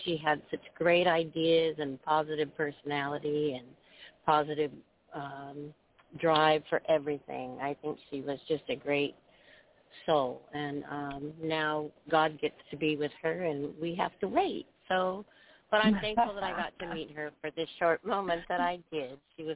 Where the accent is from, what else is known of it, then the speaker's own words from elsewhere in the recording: California, United States; I'm from California, and I met Sharon in Ellensburg one night when I was stopped for the night.